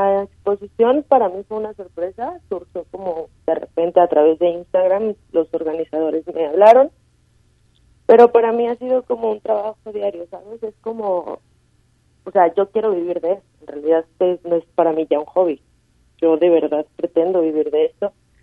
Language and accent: Spanish; Ocotlán, Jalisco, Mexico; now in Guadalajara, Mexico; Yo soy de Ocotlán, de hecho, no soy de Guadalajara. Tengo tres años viviendo en Guadalajara.